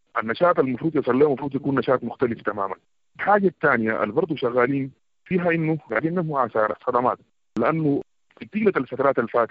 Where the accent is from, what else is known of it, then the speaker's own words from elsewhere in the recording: West Darfur, Sudan; نحن هنا في دارفور وتحديدا ولاية غرب دارفور